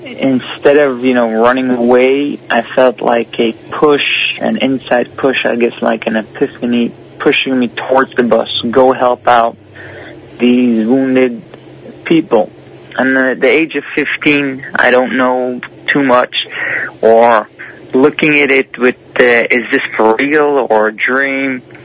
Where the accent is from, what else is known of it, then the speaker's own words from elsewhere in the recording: United States; now in Israel; So me as an American citizen, that I was on the front line in Israel and was able to see it all